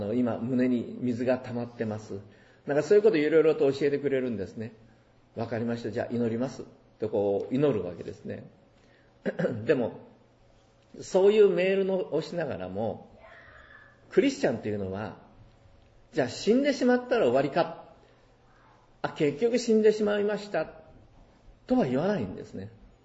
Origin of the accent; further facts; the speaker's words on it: Fukuoka, Japan; 私も福岡県出身ですけど、